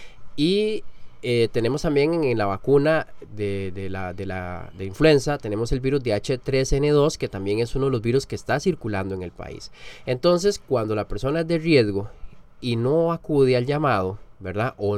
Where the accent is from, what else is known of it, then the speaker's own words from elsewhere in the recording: Costa Rica; como buenos ticos, lo dejamos para el final